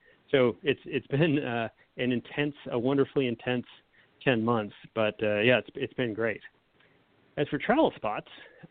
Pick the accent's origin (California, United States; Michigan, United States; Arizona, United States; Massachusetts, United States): Massachusetts, United States; I grew up in New England.